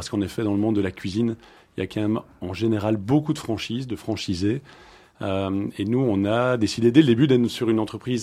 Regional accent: Namur, Wallonia, Belgium; famille namuroise. Donc, j'ai démarré, on va dire, ma vie du côté de Namur. Mes études à Namur et j'ai eu envie de bouger un petit peu pour l'UNIF. Je voulais pas aller sur Namur, donc là j'ai démarré à Bruxelles, à Solvay

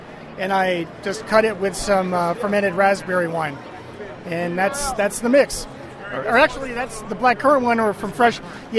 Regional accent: North Abington Township, Pennsylvania, United States; from North Abington Township, which is right outside of Scranton.

